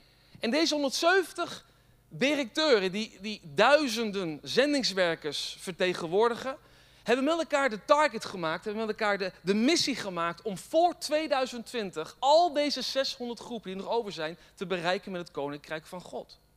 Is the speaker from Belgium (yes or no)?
no; Netherlands; als Nederlander, opgegroeid onder de rook van Amsterdam, of van Rotterdam